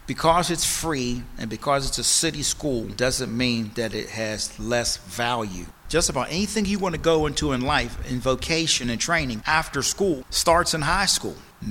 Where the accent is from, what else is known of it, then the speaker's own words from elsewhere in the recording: Pennsylvania, United States; I grew up in Northview Heights on Penforth Street. With Northview, it was a lot of families, a strong community of families, reoccurring generations, so you knew everybody.